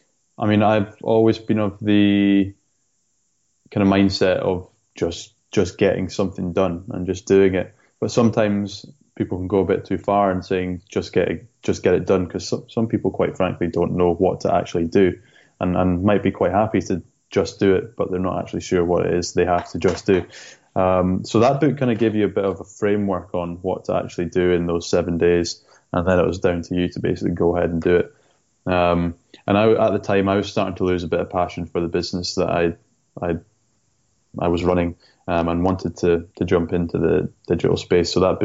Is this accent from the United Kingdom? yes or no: yes; Scotland, United Kingdom; But I like to tell the story that since I'm from the Shetland Islands, surrounded by big cliffs and blue seas, so that's where the name can come from.